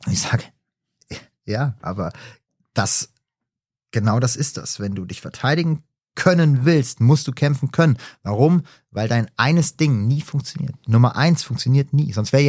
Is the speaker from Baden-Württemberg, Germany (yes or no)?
no; Hesse, Germany; Es haben immer Leute gedacht, ich wäre Ausländer, wenn ich mit ihnen rede. Ah, wo kommst du denn her? Ja, von hier.